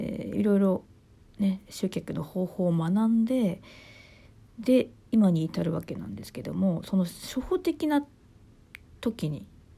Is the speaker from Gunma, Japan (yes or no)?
no; Miyagi, Japan; で私は宮城ですけど、東京の方とかとね、東京に住んでいらっしゃる方とすごくつながりが持てたり